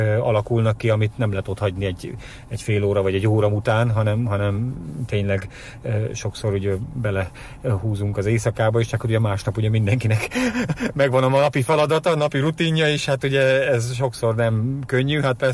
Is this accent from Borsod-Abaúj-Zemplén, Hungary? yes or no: yes; Miskolc, Borsod-Abaúj-Zemplén, Hungary; born there; mivel én miskolci születésű vagyok, tehát számomra szinte ugyanaz volt.